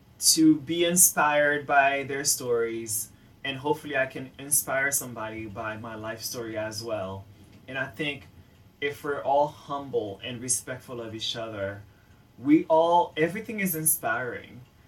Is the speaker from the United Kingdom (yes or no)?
no; United States; first language English; being raised in the United States, I learned to speak English. So I tend to tell people, or the truth is, my first language, fluent language, is English